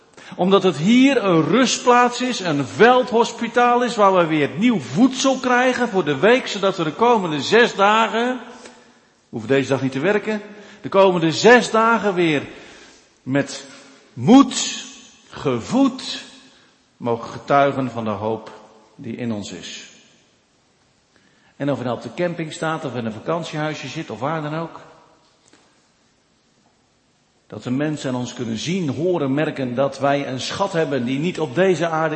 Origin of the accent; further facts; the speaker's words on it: Zeeland, Netherlands; Nou, ik kom ze tegen hoor, maar in Zeeland. Bij ons in Zeeland.